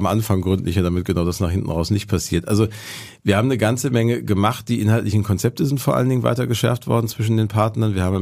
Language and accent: German; North Rhine-Westphalia, Germany; das soll so aussehen wie in meiner Jugend im Ruhrgebiet.